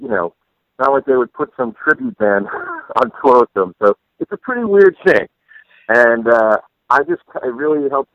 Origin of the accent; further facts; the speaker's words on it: Armonk, New York, United States; also born or lived in Brooklyn; I was born in Brooklyn. I grew up in Armonk, New York.